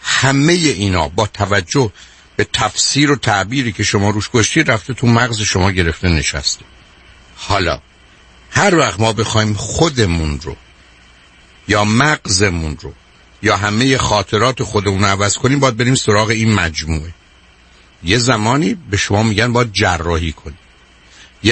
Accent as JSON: {"language": "Persian", "country": "Iran", "tie": "born there", "first_language": "Persian", "said": "من در ایران متولد شدم، خانواده من ایرانی بودن، فارسی حرف زدن."}